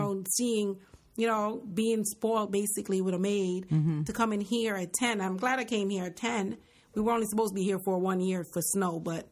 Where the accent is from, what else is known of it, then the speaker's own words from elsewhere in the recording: Jamaica; now in United States; Well, growing up in Jamaica, I was the youngest with my other sister.